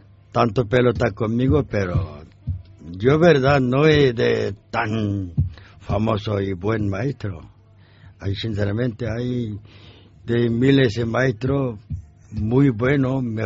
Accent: South Korea; Spanish is a second language; now in Cáceres, Spain; Yo llevo 30 años. Yo soy coreano, pero parece yo cacereño como un mangurino más.

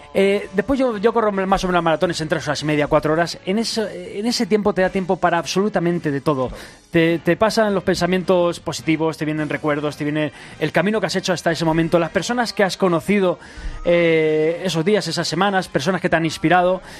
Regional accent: Barcelona, Catalonia, Spain; now in Madrid, Spain; Y cuando me mudé a Madrid para trabajar, para hacer televisión, pues yo, que soy de Barcelona

